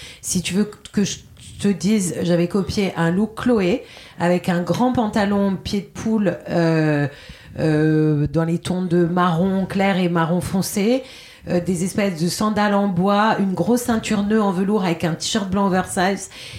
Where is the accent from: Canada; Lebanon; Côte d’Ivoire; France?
France; Corsica; chez moi en Corse